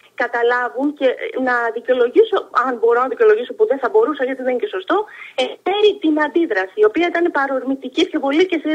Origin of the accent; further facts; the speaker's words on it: Hydra, Attica, Greece; η Ίδρα είναι ένα πολύ φιλήσυχο μέρος, με φιλόξενους κατοίκους. Τρύπουμε πάρα πολύ που έχει διασυρθεί το νησί μου